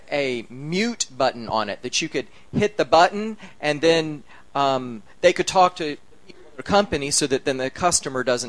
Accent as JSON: {"language": "English", "region": "Florida", "country": "United States", "tie": "born or raised there", "said": "I grew up in Florida."}